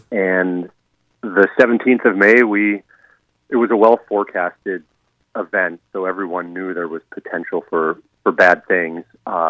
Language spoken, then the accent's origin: English; Wisconsin, United States; now in Maine, United States; I'm originally from Wisconsin, and her family's here in Maine.